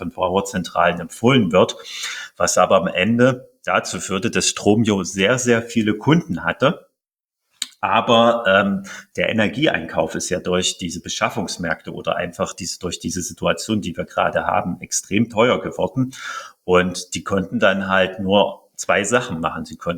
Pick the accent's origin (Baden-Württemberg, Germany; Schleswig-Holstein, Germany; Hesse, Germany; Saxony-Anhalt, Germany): Saxony-Anhalt, Germany; Halle; auch hier in meiner Heimatstadt Halle war ja auch der Fall